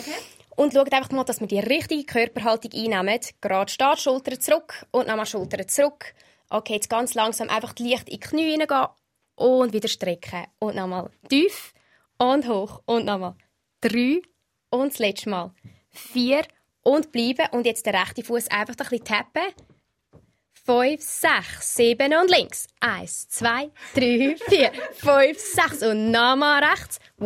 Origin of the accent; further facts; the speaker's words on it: Switzerland; Zumba ist zwar ein riesen Boom, noch bei uns in der Schweiz, in den Staaten aber schon längst vorbei.